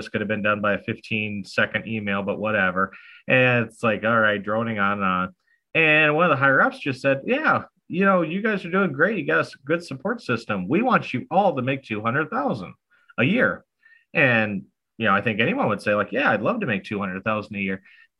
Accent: Marshall, Minnesota, United States; my first, shall we say, passive investment was a fourplex here in my hometown of Marshall, Minnesota.

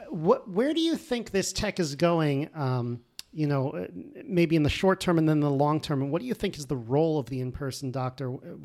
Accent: Connecticut, United States; I grew up in Connecticut, and so did my co-host Aaron here.

